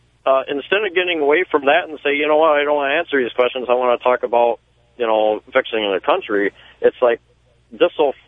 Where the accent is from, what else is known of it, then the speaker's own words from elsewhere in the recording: Warren, Pennsylvania, United States; Well, I am from Warren, Pennsylvania.